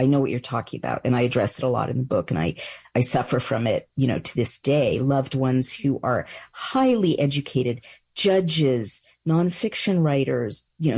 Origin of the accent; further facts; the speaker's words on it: California, United States; I mean, I'm from California, so I'm getting a little bit kind of, Eastern versus Western here